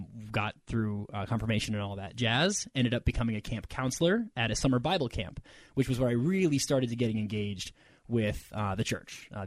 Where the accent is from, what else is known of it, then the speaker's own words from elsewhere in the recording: Wisconsin, United States; Growing up in Wisconsin, everyone's naturally just given a bartending license at the age of five.